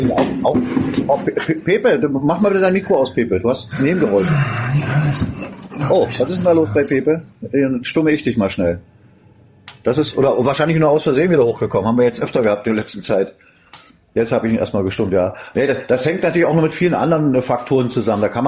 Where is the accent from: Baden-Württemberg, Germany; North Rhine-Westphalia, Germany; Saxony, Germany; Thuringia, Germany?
Saxony, Germany; Allein da würde ich dann schon als Sachse jetzt vielleicht genauso rangehen, wie Reinhard das macht.